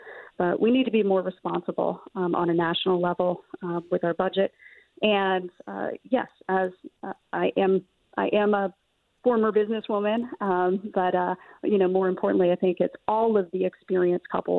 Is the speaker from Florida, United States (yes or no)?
no; Maine, United States; I grew up here in Maine, and I love the outdoors.